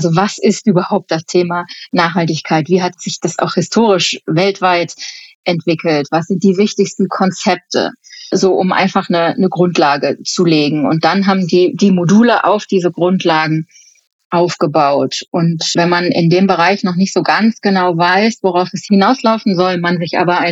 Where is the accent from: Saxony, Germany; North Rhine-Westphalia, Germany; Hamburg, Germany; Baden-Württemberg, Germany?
North Rhine-Westphalia, Germany; Aachen; born there; geboren in Aachen.